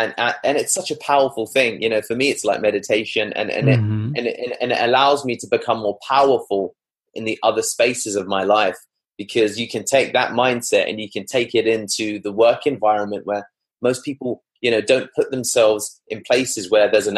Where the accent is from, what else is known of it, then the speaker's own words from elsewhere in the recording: India; I'm Indian, so people are going to associate me with an Indian SEO agency